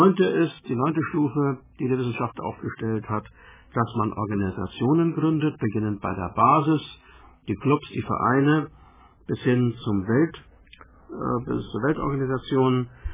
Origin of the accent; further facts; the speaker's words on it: Mecklenburg-Vorpommern, Germany; Sind wir Mecklenburger sehr stolz